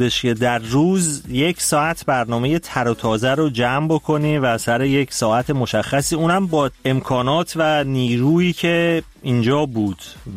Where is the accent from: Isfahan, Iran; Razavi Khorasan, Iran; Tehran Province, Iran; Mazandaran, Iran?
Tehran Province, Iran; Tehran; born there